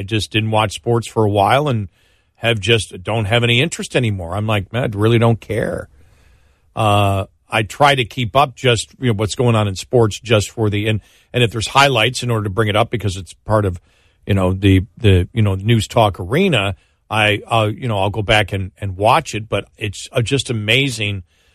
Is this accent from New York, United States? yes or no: yes; Buffalo, New York, United States; And hockey, you know, growing up in Buffalo, you just absolutely love hockey.